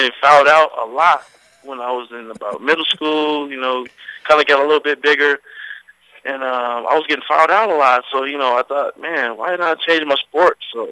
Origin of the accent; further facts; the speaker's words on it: Sacramento, California, United States; I'm from Sacramento, California.